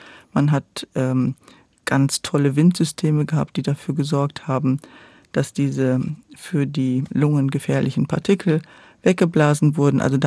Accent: Duisburg, North Rhine-Westphalia, Germany; Ich komme ja aus Duisburg eigentlich

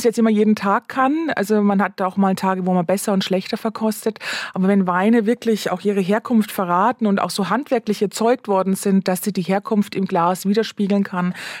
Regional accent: Bavaria, Germany; Ich komme aus Bayern und in Franken ist der Silvaner ganz groß

